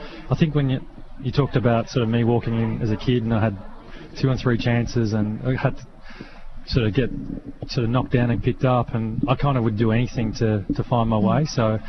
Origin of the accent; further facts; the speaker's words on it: Albury, New South Wales, Australia; Going off to uni, growing up in Albury, watch my dad play footy and sort of coming from a real football culture